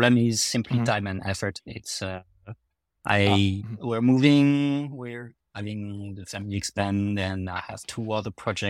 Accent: France; accent: French; English is a second language; just talking slowly, trying to hypnotize them with my French accent.

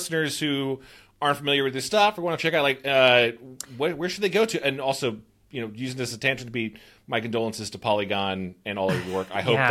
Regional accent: Midwest, United States; I'm from the Midwest, which is a pretty, you know, red and conservative and farmer territory.

